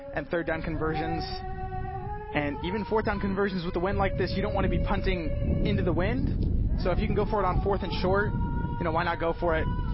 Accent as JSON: {"language": "English", "town": "American Canyon", "region": "California", "country": "United States", "tie": "born or raised there", "said": "Shout out American Canyon, California, my hometown. A couple of boys from AC."}